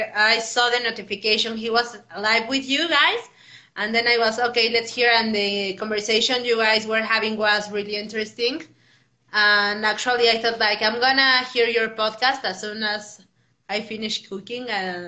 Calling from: Mexico; From Mexico.

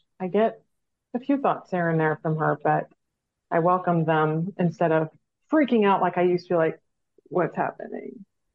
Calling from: Austin, Texas, United States; So I'm dialing in from Austin, Texas.

